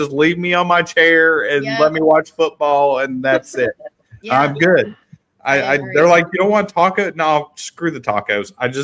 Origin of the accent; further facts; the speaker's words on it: Oklahoma, United States; born there; because I was born in Oklahoma.